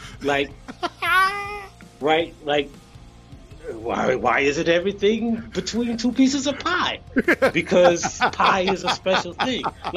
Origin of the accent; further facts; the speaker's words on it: South Carolina, United States; I am from South Carolina, so the answer is iced tea, obviously.